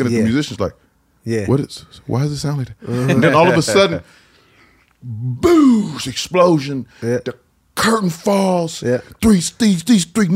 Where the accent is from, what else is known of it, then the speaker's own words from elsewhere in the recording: Maryland, United States; we're from Maryland, and then one of the little girls, Fallon, she was actually from Baltimore.